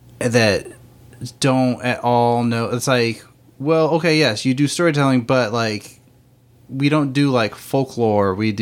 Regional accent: Fenton, Missouri, United States; also born or lived in Florissant; I grew up originally, I always thought it was Florissant, but it was like closer to like Blackjack up in like North County until about fifth grade. And then I moved to Fenton and I went to Rockwood Summit out there.

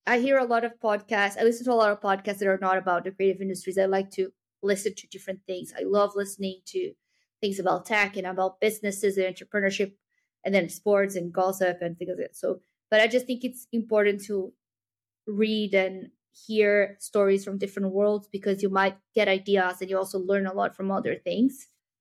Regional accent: Brazil; I am from Brazil, so and my family is very mixed, but like in terms of nationality, background.

